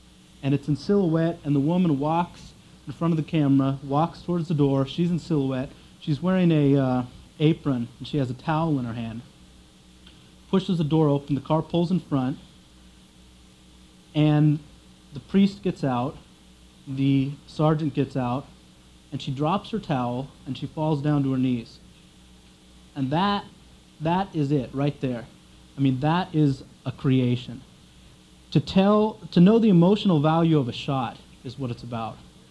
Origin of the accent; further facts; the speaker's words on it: Oregon, United States; But I did Smoke Signals in 87, and I grew up in Oregon, and I admired the filmmakers that were